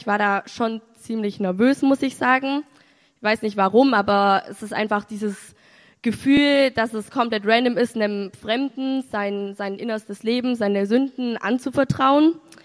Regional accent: Bavaria, Germany; ich bin 19 Jahre alt und ich komme aus der Nähe von Augsburg.

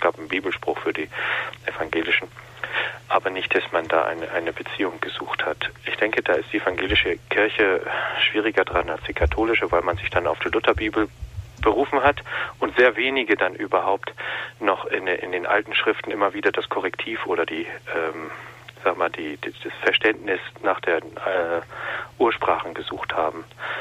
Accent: Northern Germany, Germany; ich bin in Norddeutschland groß geworden, überwiegend Lutheraner

